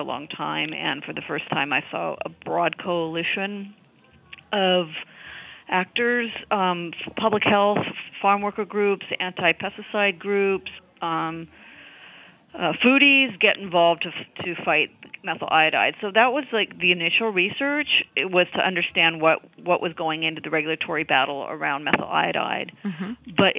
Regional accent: California, United States; born or raised there

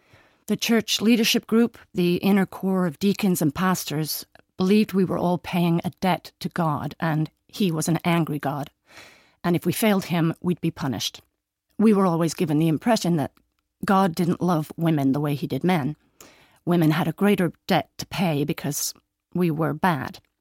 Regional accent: Midwest, United States; I grew up in Midwest America. My father was a church minister and my parents had very strict conservative beliefs.

